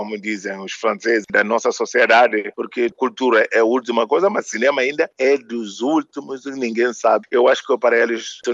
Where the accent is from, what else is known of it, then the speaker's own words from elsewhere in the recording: Guinea-Bissau; born there; eu vim de lá do fundo das matas, no sul da Guiné, na zona onde eu nasci. Até hoje não há luz, não há nenhuma, não diria estrada, nenhum caminho alcatrado.